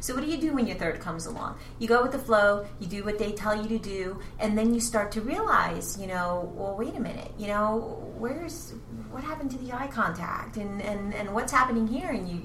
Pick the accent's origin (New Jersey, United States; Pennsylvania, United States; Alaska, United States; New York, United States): New Jersey, United States; Now, I'm from New Jersey, and it was the first state that mandated flu vaccines for children entering school.